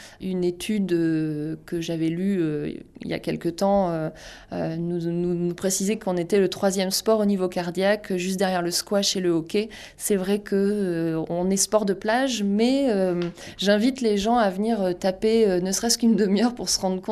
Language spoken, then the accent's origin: French; Guéret, Nouvelle-Aquitaine, France; C'était en Creuse, ma ville natale, Guéret.